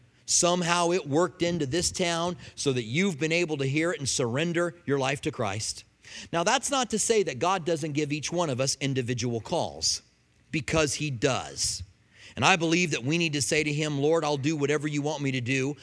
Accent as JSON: {"language": "English", "town": "Albuquerque", "region": "New Mexico", "country": "United States", "tie": "born or raised there", "lives_now": "Tucson, United States", "said": "I grew up in Albuquerque. I didn't care about palm trees. I came to Tucson because I felt a call."}